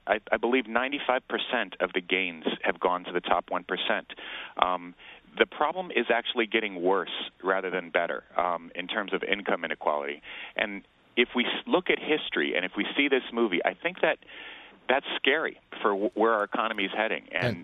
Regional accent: New York, United States; I grew up in Washington Heights, right across the George Washington Bridge

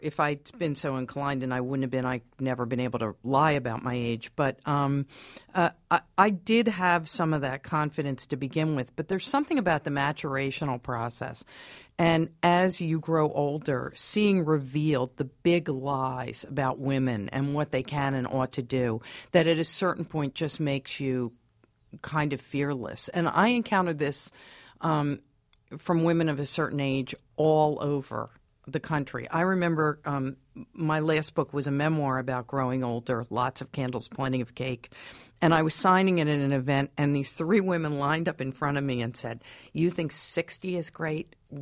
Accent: New York City, New York, United States; But in my personal life, I'm a New Yorker, but I also have, like some New Yorkers, some lucky New Yorkers, a place out in the country.

